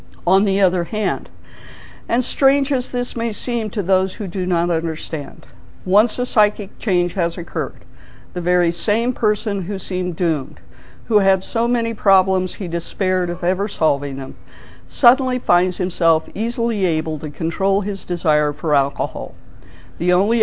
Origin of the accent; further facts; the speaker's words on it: Colorado, United States; And I was born and raised in Colorado, and that was California.